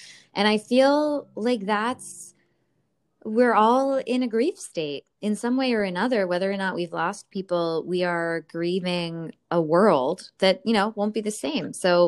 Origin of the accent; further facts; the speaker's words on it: Pennsylvania, United States; I grew up in Pennsylvania, and I don't know if it's a regional thing